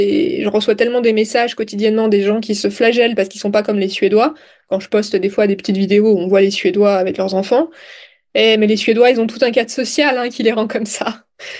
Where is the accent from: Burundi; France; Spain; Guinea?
France; je suis française. J'ai grandi en France.